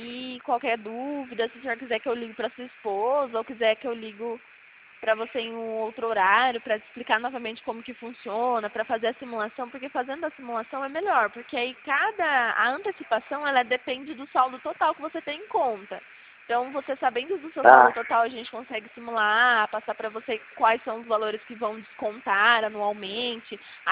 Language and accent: Portuguese; Limeira, São Paulo, Brazil; Sou de Limeira